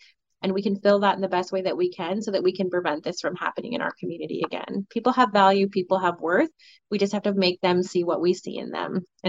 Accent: Colborne, Ontario, Canada; I grew up in Colborne, it's no secret, you know, so I didn't have a lot of those experiences.

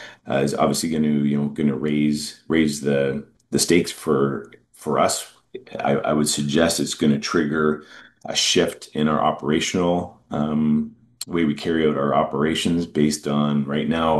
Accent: Scarborough, Ontario, Canada; I grew up in Scarborough, went to high school there, and moved around quite a bit through the GTA with my family.

